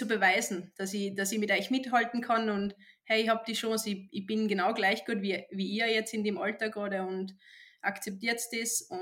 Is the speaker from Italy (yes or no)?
no; Sweden; ich sehe es nur so, wie es jetzt bei uns in Schweden ist.